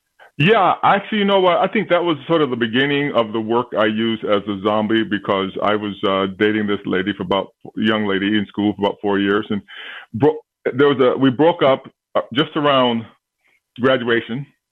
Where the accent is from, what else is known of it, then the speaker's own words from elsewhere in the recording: Tampa, Florida, United States; I grew up I grew up in Tampa, Florida, and in the South, you play ball.